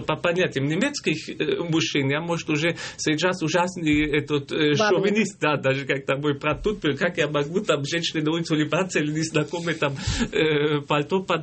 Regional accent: Germany; поскольку я сдержанный такой немец

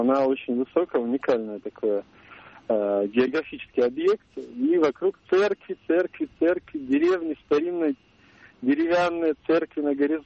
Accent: Vologda, Vologda Oblast, Russia; я из Вологды.

